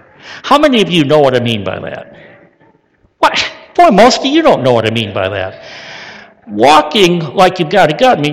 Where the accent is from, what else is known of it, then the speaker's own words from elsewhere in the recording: Flint, Michigan, United States; I was raised in a home where, well, you know, I come from Flint. I ever tell you how violent of a place that is?